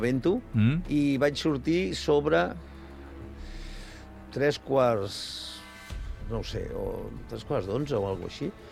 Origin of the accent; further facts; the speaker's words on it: Pakistan; nosaltres dos som del Pakistan.